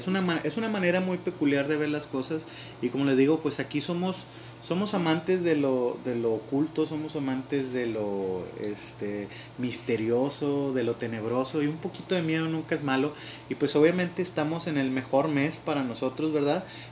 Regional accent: Mexico; Pues de nuestra cultura como mexicanos

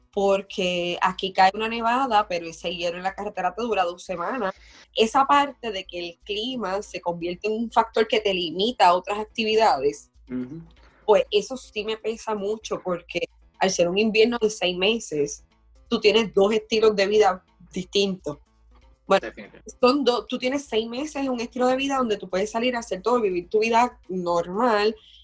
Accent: Puerto Rico; moved away; yo cuando salí de Puerto Rico no salí con la idea de ser permanente. Todavía yo no proceso que es permanente.

